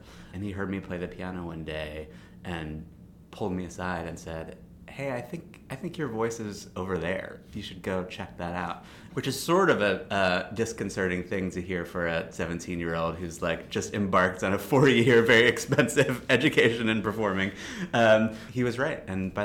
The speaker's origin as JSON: {"language": "English", "town": "Baltimore", "region": "Maryland", "country": "United States", "tie": "born or raised there", "said": "And my neighbor, I grew up in Baltimore, and my neighbor happened to be the organist for the Baltimore Symphony Orchestra."}